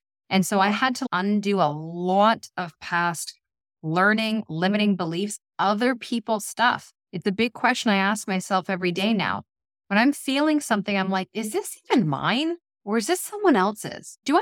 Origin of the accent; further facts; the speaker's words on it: Ontario, Canada; now in British Columbia, Canada; We're from Ontario in Canada. We live in BC